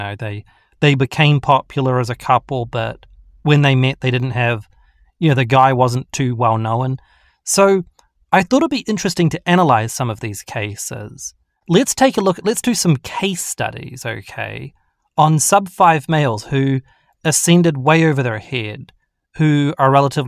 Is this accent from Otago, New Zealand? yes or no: yes; Queenstown, Otago, New Zealand; they were on holiday together in New Zealand, in my hometown of Queenstown.